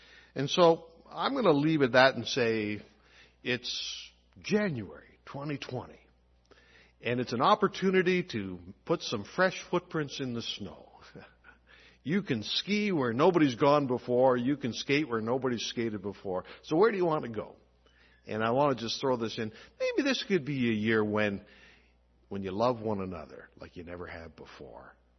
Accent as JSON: {"language": "English", "region": "Scotland", "country": "United Kingdom", "said": "I'm Scottish, and they accuse us of being tough."}